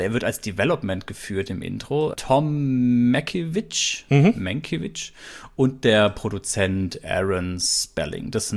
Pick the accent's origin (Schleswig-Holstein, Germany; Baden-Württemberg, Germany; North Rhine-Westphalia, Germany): Baden-Württemberg, Germany; bei uns, wo ich herkomme, da Baden-Württemberg die Ecke